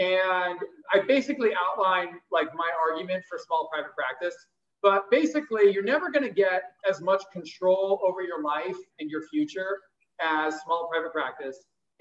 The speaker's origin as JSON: {"language": "English", "region": "California", "country": "United States", "said": "I'm from Southern California."}